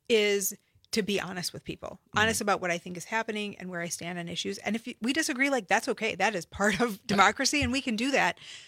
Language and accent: English; Wisconsin, United States; I'm a girl from Taylor County.